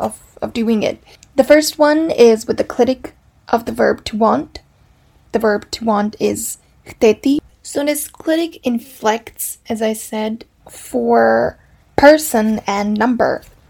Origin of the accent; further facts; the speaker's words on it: Serbia; first language Serbian; English is a second language; Let's start with my mother tongue, Serbian or Serbo-Croatian. Or Serbian, Croatian, Bosnian, whichever you like the best.